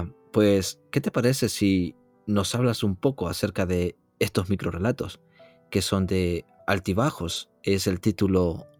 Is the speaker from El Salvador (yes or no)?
yes; El Salvador; a mis 33 años, digamos, vengo de El Salvador, digamos